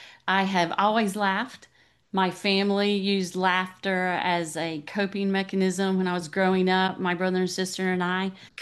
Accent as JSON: {"language": "English", "region": "North Carolina", "country": "United States", "tie": "born or raised there", "also_born_or_lived": "Florida", "said": "I grew up in North Carolina. We were born in Florida, but my mom's family's here. My dad's family was here. That's where we grew up."}